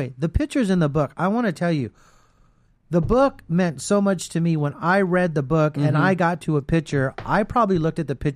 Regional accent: Hawthorne, California, United States; Funny thing about me is I was born in the South Bay. I'm from Hawthorne.

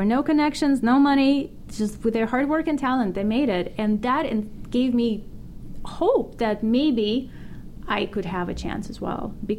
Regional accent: Russia; now in United States; growing up in Russia, that's one thing I actually love about America. And this is my country now

